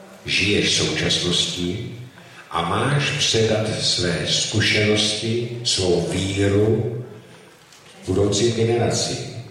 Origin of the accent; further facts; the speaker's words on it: Tábor, South Bohemian Region, Czechia; z Tábora a začal bych trošku netradičně slovy básníka.